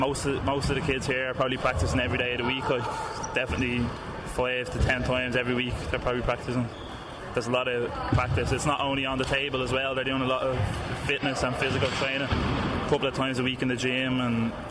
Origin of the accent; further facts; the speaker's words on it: Dublin, Leinster, Ireland; I'm from Glasnevin, so I'm here today helping out John coaching the junior Irish table tennis team.